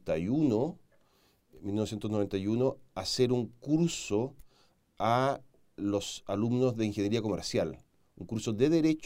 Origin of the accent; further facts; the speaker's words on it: Concepción, Biobío, Chile; now in Santiago, Chile; Yo soy de Concepción y viví toda mi vida en Concepción, salvo estos últimos 3 años que estoy en Santiago.